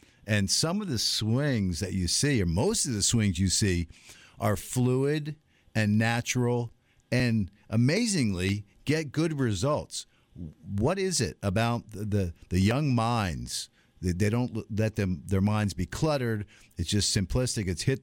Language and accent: English; Washington, District of Columbia, United States; I knew of him because my hometown is Washington, D.C., and he coached, managed, I should say, really, the Washington Senators.